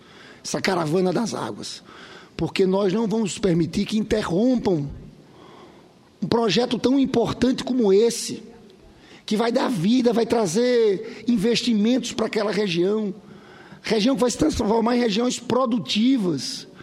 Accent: Paraíba, Brazil; born there; Eu sou senador do Rio de Janeiro e nasci na Paraíba, tenho muito orgulho de ser nordestino.

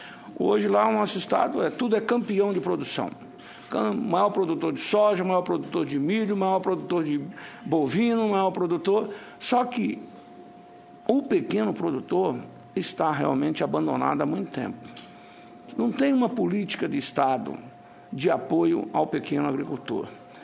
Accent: Rondonópolis, Mato Grosso, Brazil; o município de Rondonópolis, Mato Grosso, a minha cidade natal

